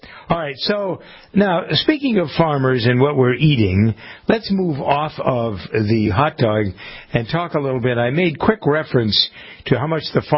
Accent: United States; I am an American farmer. I've been around cows all my life.

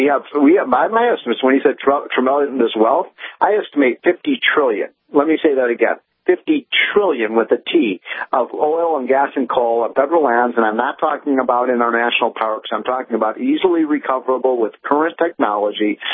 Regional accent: Virginia, United States; it's states like West Virginia that are in my home state of Virginia are getting killed.

